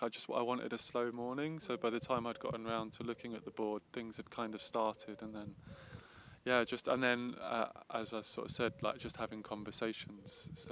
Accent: Brighton, South East England, United Kingdom; I'm from Brighton, day one.

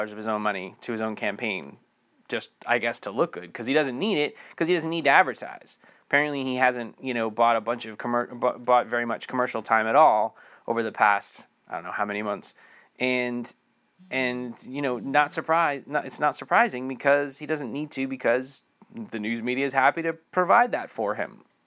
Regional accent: New Jersey, United States; I mean, I grew up in Jersey, 45 minutes outside of New York City.

